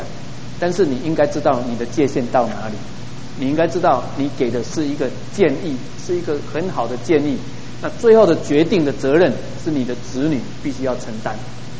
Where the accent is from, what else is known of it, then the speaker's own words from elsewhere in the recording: Taiwan; 这是我想我们台湾人或是华人最常不容易处理的问题